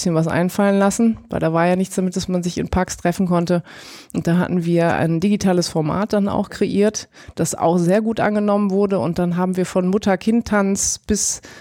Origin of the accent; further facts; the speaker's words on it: Remscheid, North Rhine-Westphalia, Germany; ich bin ja in Remscheid im Bergischen Land groß geworden. Für mich war dann Duisburg so der nächste Anknüpfungspunkt.